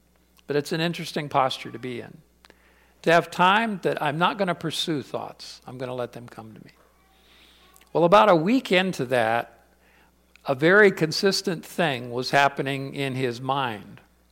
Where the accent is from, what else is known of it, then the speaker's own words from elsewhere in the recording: Florida, United States; I grew up in Florida, so it was back in my home area.